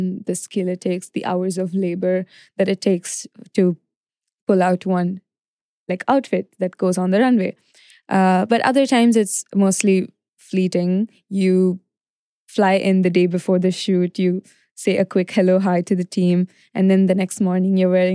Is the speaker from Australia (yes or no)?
no; Chennai, Tamil Nadu, India; coming from growing up in Chennai